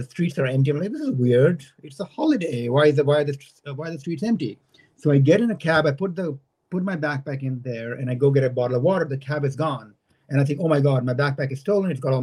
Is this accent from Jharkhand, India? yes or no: no; Delhi, India; because I was from Delhi and I'd gone to study in art university